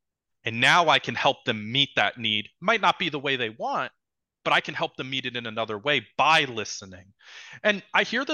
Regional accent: New Jersey, United States; And that's why I'm an Italian from New Jersey. So respect is huge for me, right? Anyone who's from New Jersey knows that.

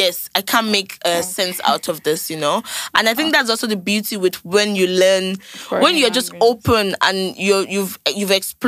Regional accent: Nigeria; accent: Yoruba; I'll put my Yoruba accent into it.

